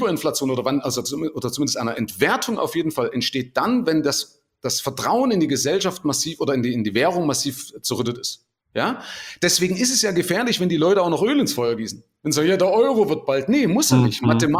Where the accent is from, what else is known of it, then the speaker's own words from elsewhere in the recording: Germany; als Deutscher